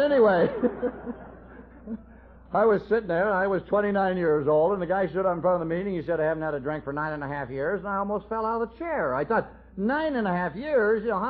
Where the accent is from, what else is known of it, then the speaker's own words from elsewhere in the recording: Los Angeles, California, United States; I was born and raised in L.A., you know, anybody born and raised in Los Angeles has got to be hacked up one way or another